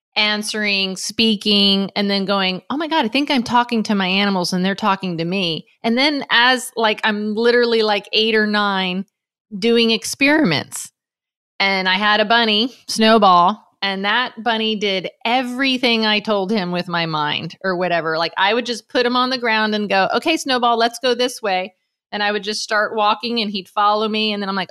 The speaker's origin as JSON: {"language": "English", "town": "Miami", "region": "Florida", "country": "United States", "tie": "born or raised there", "said": "I lived and I grew up in Miami on a canal with, you know, ducks and bunnies, and I wasn't allowed to have pets inside."}